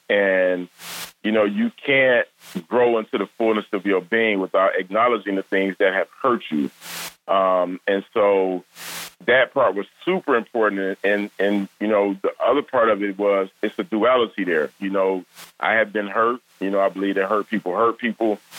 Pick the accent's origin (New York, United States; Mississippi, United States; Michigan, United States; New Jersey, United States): Michigan, United States; Detroit; I'm from Detroit, and, you know, I grew up in a pretty tough neighborhood, tough background